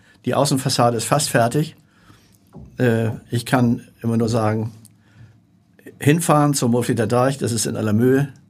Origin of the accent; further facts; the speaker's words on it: Hamburg, Germany; Naja, also Hamburg ist sozusagen meine Heimat